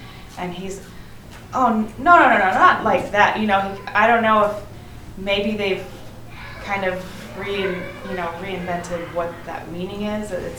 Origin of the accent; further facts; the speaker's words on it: California, United States; There was churches around me growing up in California, but...